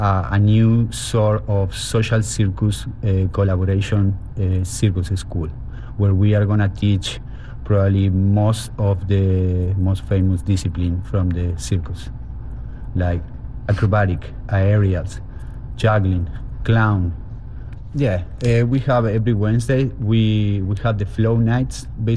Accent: Berazategui, Buenos Aires Province, Argentina; English is a second language; also born or lived in Quilmes; I born in Quilmes, and I'm coming from Berazategui, Plátanos. That's my really, really little hometown where I was raised, yes.

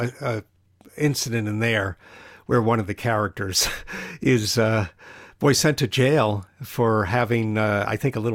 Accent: New York, United States; because I grew up in New York, so I know all about the mafia and all that.

